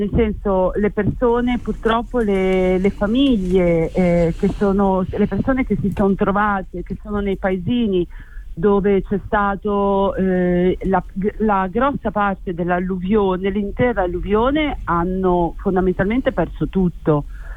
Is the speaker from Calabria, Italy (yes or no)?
no; Filo, Emilia-Romagna, Italy; io sono il mio paese, si chiama Filo, è un paesino molto piccolo, siamo nella parte del Ferrarese, ma subito attaccata al confine poi di dove iniziano tutti i paesini nella provincia Ravennate